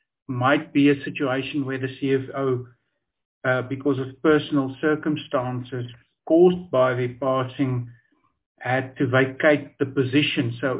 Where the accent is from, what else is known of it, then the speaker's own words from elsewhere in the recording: Free State, South Africa; I'm from the Free State, and I know that the Human Rights Commission has over the years brought out a number of reports